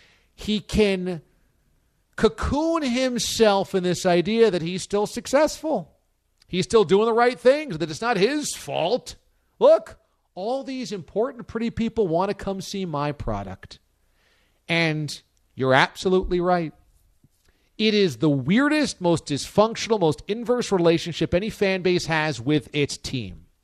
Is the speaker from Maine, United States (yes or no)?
no; Warwick, New York, United States; born or raised there